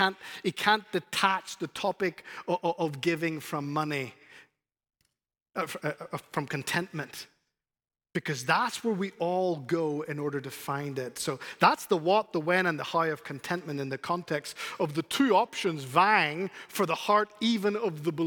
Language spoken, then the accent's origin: English; Ireland; Trust me, I come from Ireland.